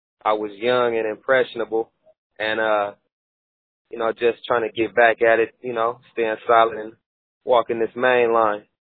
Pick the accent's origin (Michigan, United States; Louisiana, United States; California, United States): California, United States; San Diego; also born or lived in Oakland, California; See, man, I come from out that skyline San Diego, man. But, you know, I was born in Oakland, California. You feel me? North Oakland, West Oakland.